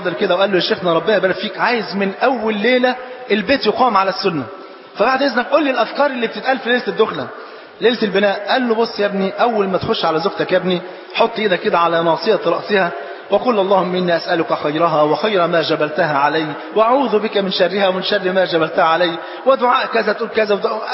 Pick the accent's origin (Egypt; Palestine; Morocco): Egypt; واحنا جايين والله من مصر